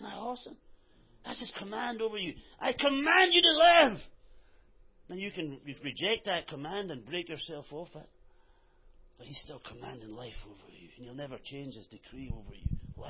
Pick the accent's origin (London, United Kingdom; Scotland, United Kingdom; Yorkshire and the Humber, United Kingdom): Scotland, United Kingdom; I can say it because I'm Scottish.